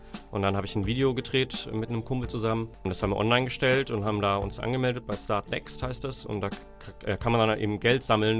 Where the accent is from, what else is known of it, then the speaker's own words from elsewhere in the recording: Lörrach, Baden-Württemberg, Germany; now in Heidelberg, Germany; Also ich komme ursprünglich aus Lörrach und wohne jetzt seit 2 Jahren in Heidelberg